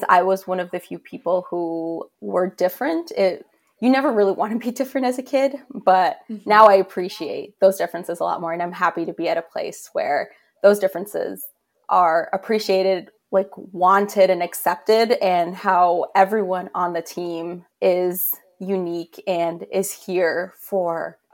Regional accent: Minnesota, United States; So I am first gen. My family is from Guanajuato, Mexico. So I grew up here in the United States, mainly in Minnesota.

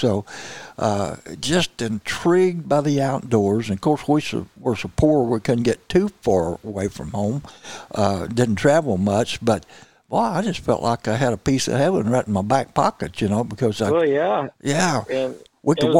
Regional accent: Missouri, United States; I grew up in Southeast Missouri, Mississippi County, in fact, close to Mississippi River, but we had lots of bayous and sloughs to fish, you know.

